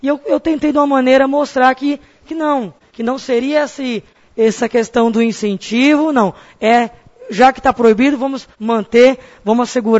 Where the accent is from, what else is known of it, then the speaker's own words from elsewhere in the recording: Juara, Mato Grosso, Brazil; eu tenho 33 anos, eu nasci aqui em Juara